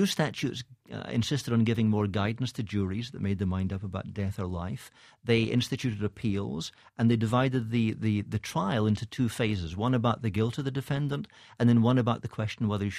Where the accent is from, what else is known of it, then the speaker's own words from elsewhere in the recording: Scotland, United Kingdom; now in United States; I'm Scottish. We moved here about 13 years ago. I have a dual citizenship now.